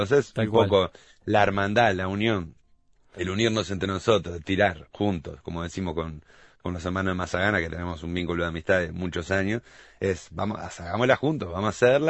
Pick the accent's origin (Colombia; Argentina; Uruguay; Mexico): Uruguay; Solimar, Canelones; acá en Ciudad de la Costa, yo soy de Solimar.